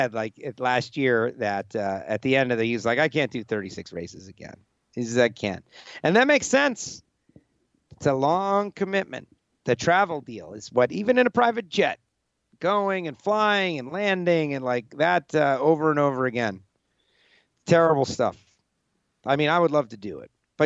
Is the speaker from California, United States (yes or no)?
yes; San Diego, California, United States; it's a world I dreamed of racing in when I was a kid growing up in San Diego.